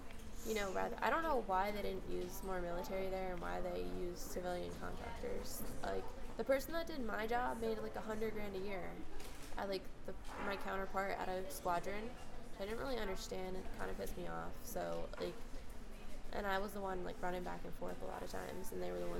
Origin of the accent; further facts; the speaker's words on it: Massachusetts, United States; I was never deployed, so I was in Maryland. I'm from Massachusetts.